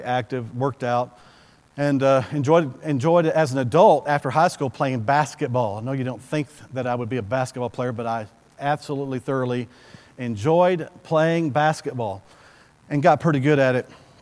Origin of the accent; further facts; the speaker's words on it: Bowie, Texas, United States; You got to go to Bowie, in my hometown